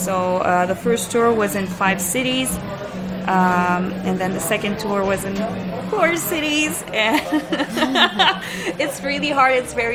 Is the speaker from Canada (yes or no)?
yes; Montreal, Quebec, Canada; now in Switzerland; I'm from Montreal, so I'm like, ha. It's very small here.